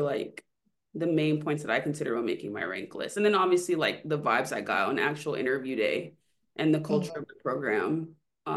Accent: Florida, United States; I'm born and raised in South Florida, and I went to FAU for undergrad and NSU, obviously, for medical school. So I've been here my whole life.

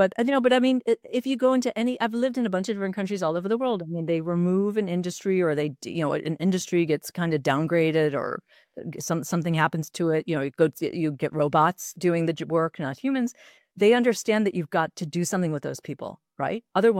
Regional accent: Midwest, United States; and I grew up in the Midwest, and the Midwest has gone through a lot of this deindustrialization, right?

